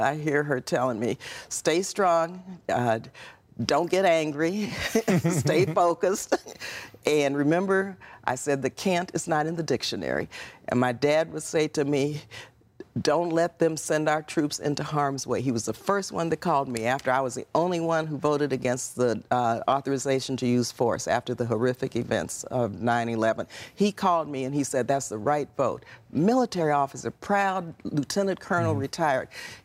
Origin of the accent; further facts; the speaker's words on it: El Paso, Texas, United States; also born or lived in Southern California; born and raised in El Paso, Texas. Of course, I told you my story about coming to Southern Cal, San Fernando Junior High and San Fernando High School, first black cheerleader there.